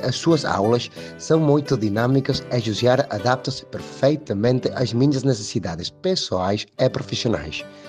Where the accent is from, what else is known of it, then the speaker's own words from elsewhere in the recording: Barcelona, Catalonia, Spain; Portuguese is a second language; sou de Barcelona, Espanha.